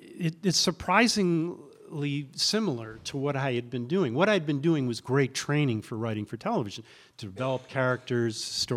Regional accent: Saranac Lake, New York, United States; that's how I started my creative life as a child growing up in Saranac Lake.

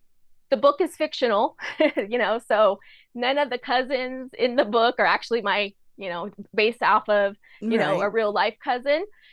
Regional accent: Ontario, California, United States; now in Rancho Cucamonga, United States; So I grew up in the Inland Empire, Inland Valley. I grew up in Ontario, and now I live in Rancho Cucamonga.

